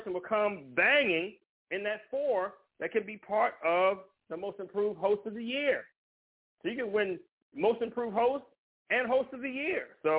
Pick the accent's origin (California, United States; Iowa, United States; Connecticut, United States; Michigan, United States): California, United States; Compton; All my folks out there, you know what I mean, Kemp Avenue, I'm from Compton, California, y'all, and I'm going to make sure I represent that to the fullest to the day I die.